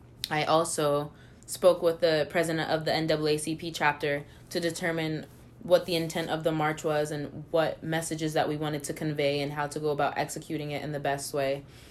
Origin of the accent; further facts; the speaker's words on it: United States; despite the fact that I told her I was from the United States.